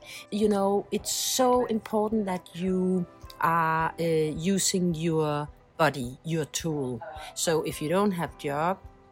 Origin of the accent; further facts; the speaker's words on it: Copenhagen, Capital Region, Denmark; from Copenhagen, casting director, working since 1997, I think.